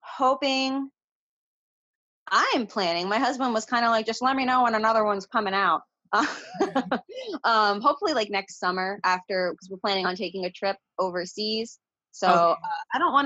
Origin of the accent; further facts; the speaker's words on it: Florida, United States; I'm from the Treasure Coast of Florida, which is kind of like East Coast, kind of in the middle. So we're not like Disney, but we're also not Miami.